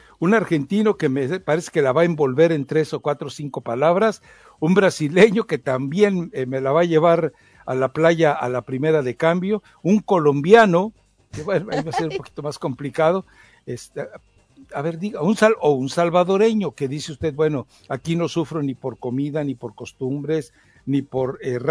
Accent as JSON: {"language": "Spanish", "country": "Mexico", "said": "Como mexicano, yo reniego del chocolate como tal."}